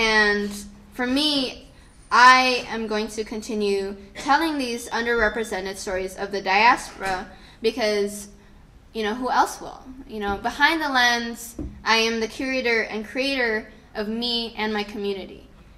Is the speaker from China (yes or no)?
yes; China; also born or lived in Malaysia; When I went back to Malaysia, because I grew up in China, my cousins would call me China girl.